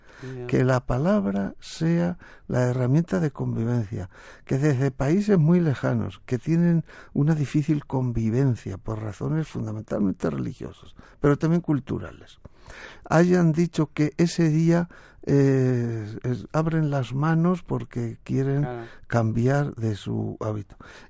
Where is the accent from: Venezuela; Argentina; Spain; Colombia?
Argentina; De los 149, Argentina han presentado 8.000 escritores de un país como Argentina.